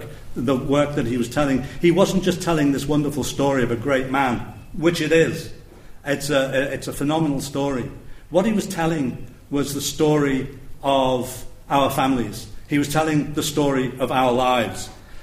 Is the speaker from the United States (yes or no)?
no; Liverpool, North West England, United Kingdom; I said, "I'm from Liverpool, and that should be enough for you to deduce the answer from."